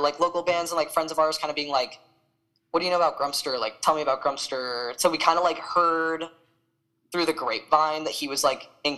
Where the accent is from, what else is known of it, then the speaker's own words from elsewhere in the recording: East Coast, United States; moved away as an adult; I'm from the East Coast originally, actually.